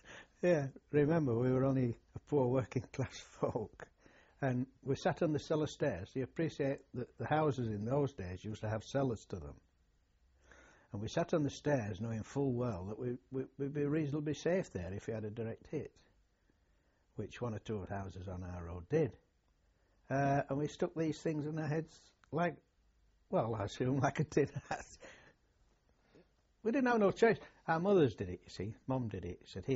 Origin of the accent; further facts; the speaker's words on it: Sheffield, Yorkshire and the Humber, United Kingdom; In Sheffield.